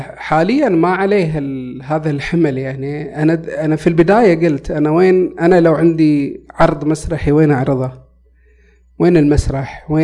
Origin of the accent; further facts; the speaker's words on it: Saudi Arabia; يعني ما في ثقة في أنا كفنان سعودي